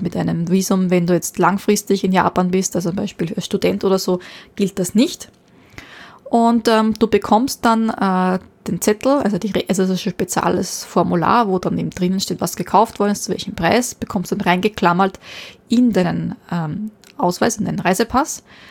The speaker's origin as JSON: {"language": "German", "country": "Austria", "said": "bei uns in Österreich"}